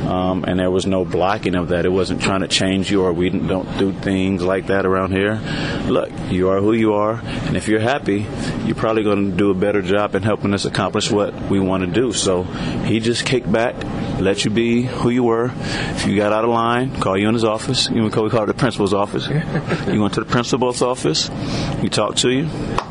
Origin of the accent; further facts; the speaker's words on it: California, United States; I'm from the Bay, and I don't make that up for discussion.